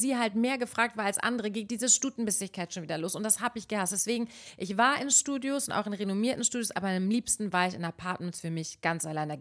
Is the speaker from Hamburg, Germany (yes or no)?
no; Berlin, Germany; Ja, ich bin aus Berlin, schreib mir eine PN.